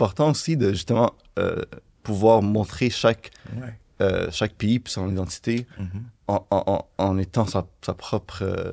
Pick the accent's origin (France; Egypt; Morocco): Egypt; On est des Égyptiens. On parle arabe, mais ça vient d'une longue histoire de colonisation à travers des siècles.